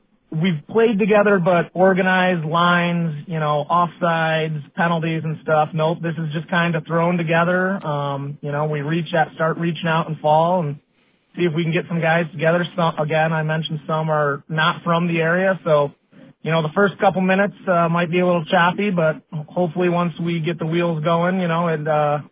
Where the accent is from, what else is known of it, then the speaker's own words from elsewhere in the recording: Kalamazoo, Michigan, United States; Kalamazoo originally.